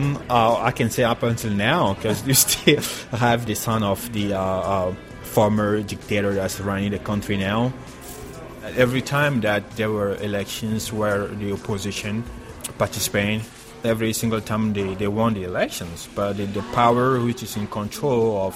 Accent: Togo; English is a second language; now in St. Paul, United States; I'm from Togo, and I've been living in St. Paul, Minnesota for the last 5 years.

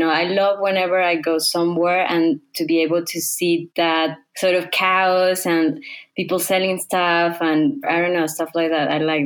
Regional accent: Mexico; I'm originally from Mexico.

